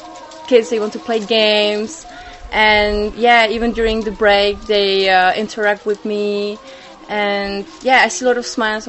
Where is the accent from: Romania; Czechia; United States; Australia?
Czechia; Prague; English is a second language; now in Cambodia; I'm from the Czech Republic, from Prague.